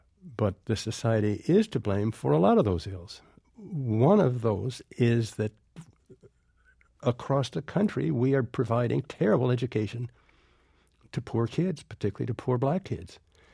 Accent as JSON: {"language": "English", "region": "Michigan", "country": "United States", "tie": "born or raised there", "said": "I grew up in Michigan, which was the epicenter of the auto business"}